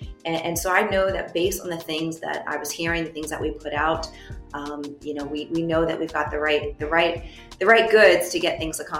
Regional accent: Miami, Florida, United States; When I was growing up in Miami, I was doing soup kitchens and Habitat for Humanity.

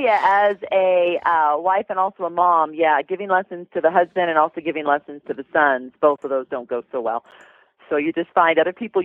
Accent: Aurora, Colorado, United States; from Aurora, Colorado

